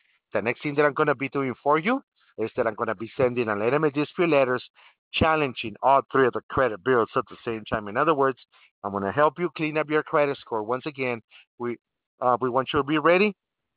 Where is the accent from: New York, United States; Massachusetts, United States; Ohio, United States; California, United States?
California, United States; East Los Angeles; I'm from California myself, from East LA.